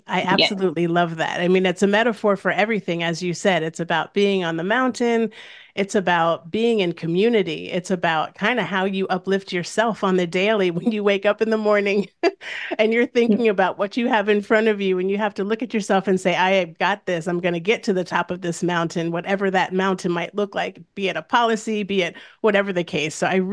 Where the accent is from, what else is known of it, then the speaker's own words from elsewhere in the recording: Washington, District of Columbia, United States; we'll follow along for TPL's annual Day on the Hill event in my hometown, Washington, D.C.